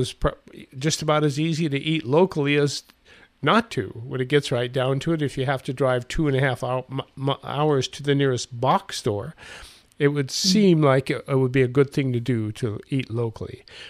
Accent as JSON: {"language": "English", "region": "Montana", "country": "United States", "said": "here's a place that's more akin to my home country of Montana and the great state of Jefferson."}